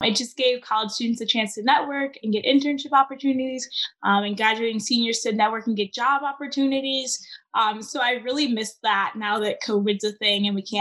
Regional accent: Illinois, United States; I'm from the Chicagoland area, so I think it was a really big deal around them then.

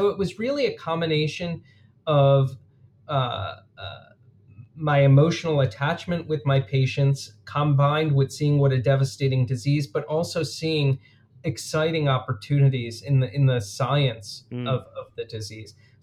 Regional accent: Buffalo, New York, United States; Maybe that's growing up in Buffalo, New York, and rooting for the Buffalo Bills throughout my childhood

